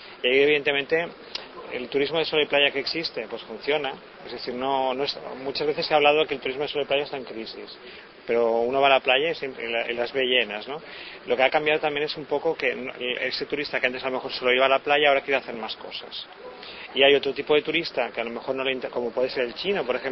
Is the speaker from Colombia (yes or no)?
no; Barcelona, Catalonia, Spain; now in Uruguay; por ejemplo yo que soy de Barcelona, ¿no?